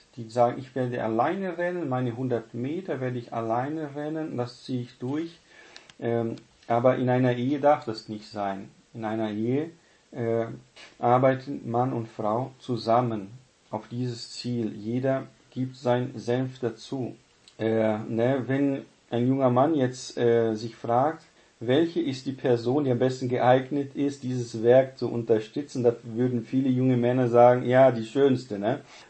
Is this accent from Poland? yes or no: no; South Region, Brazil; now in Germany; noch vor 20, 30 Jahren in Südbrasilien, wo ich aufgewachsen bin, da benutzen sehr viele Leute